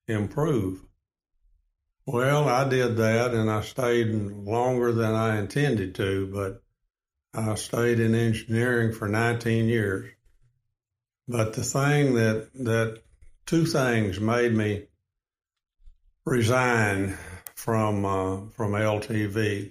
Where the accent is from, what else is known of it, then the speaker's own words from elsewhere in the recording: Frisco, Texas, United States; Well, I'm from Frisco, Texas.